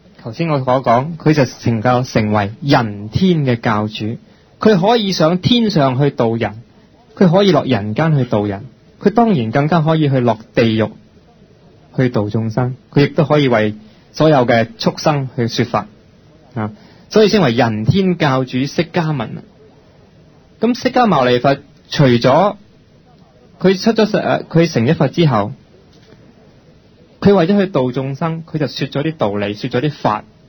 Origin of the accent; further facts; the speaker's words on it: China; 我下意识执着我系一个中国人